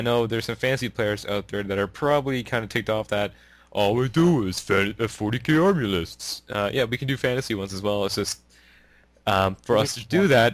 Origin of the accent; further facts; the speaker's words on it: Ontario, Canada; We're from Canada. We're actually all from Ontario.